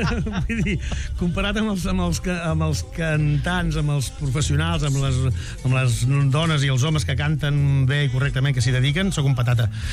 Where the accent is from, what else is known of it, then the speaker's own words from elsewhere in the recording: Catalonia, Spain; accent: Catalan; espanyol, jo tinc accent català, no sé si colarà